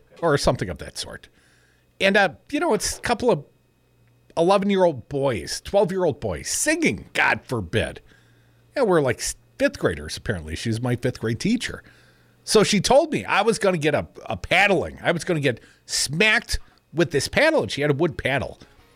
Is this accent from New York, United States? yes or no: no; Madison, Wisconsin, United States; I came from Madison, Wisconsin.